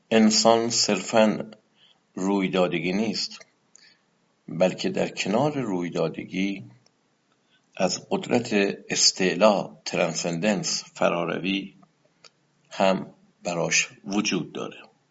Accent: Iran; born there; چرا من در ایران به دنیا آمدم نه در نیویورک؟ چرا من در یک خانواده مسلمان به دنیا آمدم نه در یک خانواده بودایی یا یهودی؟

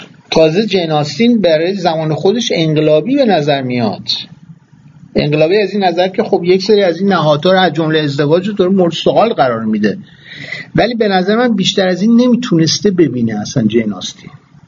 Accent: Iran; ما الان برای ما جمع ایرانی هستیم

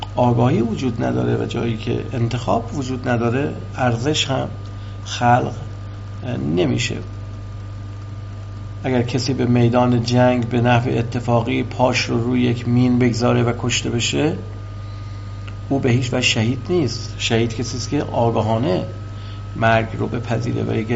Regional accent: Iran; اینکه من ایرانی هستم و نه یک فرانسوی و نه یک اروپایی و یا یک آمریکایی یا آفریقایی بخشی از فکتیسیتی منه

